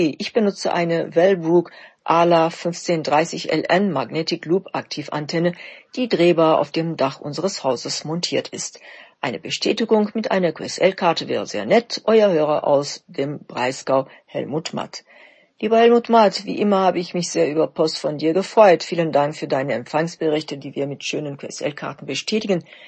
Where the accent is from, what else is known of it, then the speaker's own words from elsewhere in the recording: Gaziantep, Turkey; Ich würde nämlich sehr stolz euch meine Heimatstadt Gaziantep zeigen und wir würden zusammen die Gaziantep-Küche genießen.